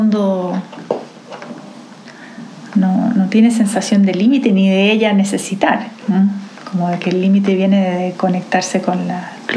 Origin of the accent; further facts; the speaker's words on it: Chile; yo pensé en la identidad de nosotros, de los chilenos.